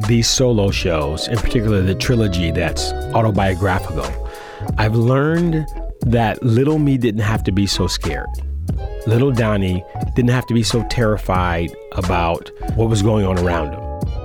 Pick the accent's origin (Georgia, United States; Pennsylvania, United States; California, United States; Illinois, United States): California, United States; Oakland; I said, "I grew up in Oakland, and my stepfather was Jehovah's Witness, and my real father was a pimp."